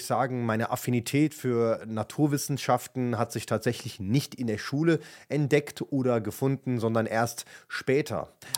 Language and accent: German; Viernheim, Hesse, Germany; ich komme aus Viernheim, das ist ein kleines Dorf mit vielleicht 30.000 Einwohnern in Hessen, genau neben Weinheim, das ist in Baden-Württemberg, und Heidelberg und Mannheim, also quasi zwischendrin.